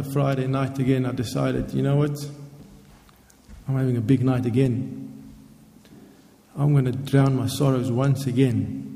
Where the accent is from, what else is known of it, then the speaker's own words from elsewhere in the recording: Boksburg, Gauteng, South Africa; born there; I was born in South Africa. It was a little town or town, big town now called Boksburg.